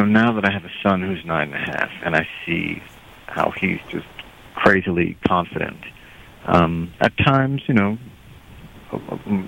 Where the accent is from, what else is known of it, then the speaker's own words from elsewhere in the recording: New York, United States; I was growing up in New York, where music was just everywhere.